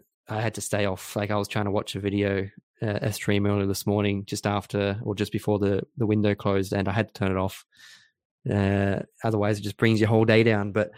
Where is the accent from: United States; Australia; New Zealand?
Australia; I am. I've had to denounce my.